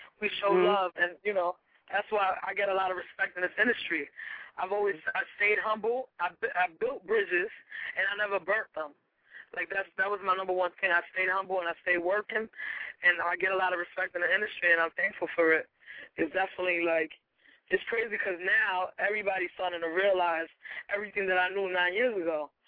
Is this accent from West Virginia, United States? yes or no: no; Jersey City, New Jersey, United States; You know I'm from Jersey City.